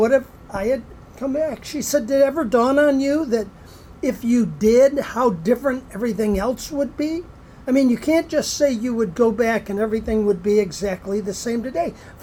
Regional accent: Kenmore, New York, United States; also born or lived in Buffalo; I went back to my hometown, Buffalo, New York. Actually grew up in a suburb of Buffalo, Kenmore, New York.

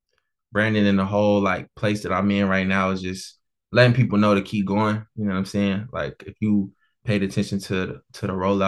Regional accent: Bristol, Virginia, United States; Everybody know I'm from Bristol, Virginia. Like, I'm from a small town.

